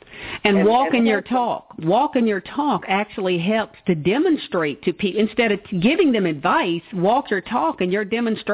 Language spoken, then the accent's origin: English; Louisville, Kentucky, United States; now in Indianapolis, United States; I am actually in Indianapolis, Indiana. I'm from Louisville, Kentucky, but I'm in Indianapolis.